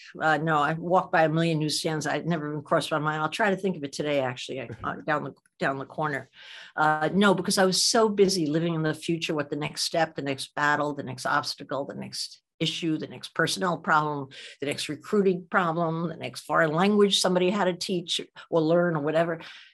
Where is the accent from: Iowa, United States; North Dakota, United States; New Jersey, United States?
New Jersey, United States; I was from New Jersey.